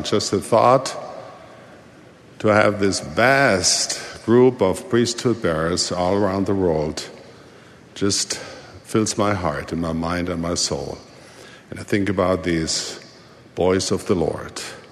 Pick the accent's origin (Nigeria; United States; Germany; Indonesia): Germany; East Germany; accent: East German; Because I was a refugee and because of my East German accent at the time, other children often made fun of me and called me names that deeply hurt.